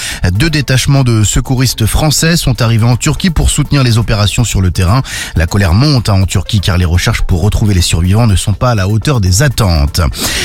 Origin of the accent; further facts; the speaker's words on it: France; On est français, monsieur.